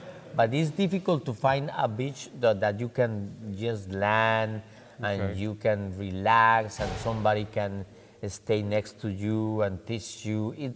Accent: Bogota, Bogotá, Colombia; English is a second language; I'm from Colombia. I'm from Bogota.

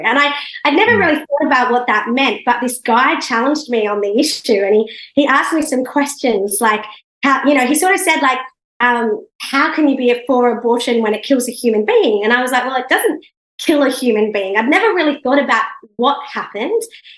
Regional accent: Sydney, New South Wales, Australia; When I was growing up in Sydney

